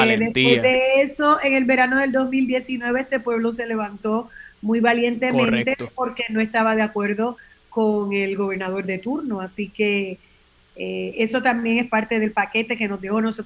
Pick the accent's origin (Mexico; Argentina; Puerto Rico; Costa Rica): Puerto Rico; Como somos nosotros los boricuas, espectaculares.